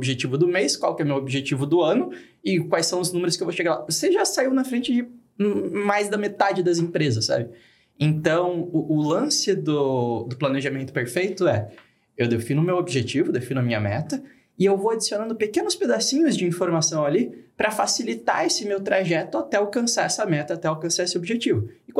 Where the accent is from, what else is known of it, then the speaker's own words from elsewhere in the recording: Joinville, Santa Catarina, Brazil; Eu sou de Joinville, vim para Florianópolis gravar com vocês